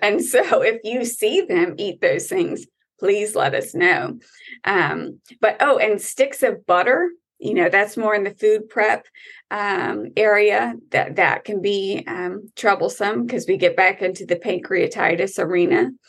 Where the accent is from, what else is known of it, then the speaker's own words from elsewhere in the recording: the South, United States; Yes, and I've seen raisins in brownies, and I'm from the South too.